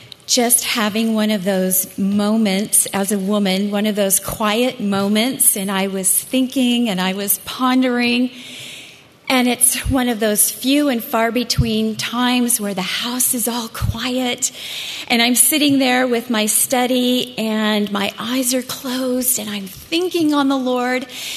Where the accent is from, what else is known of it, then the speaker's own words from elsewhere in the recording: Riverside, California, United States; I am a homemaker from Riverside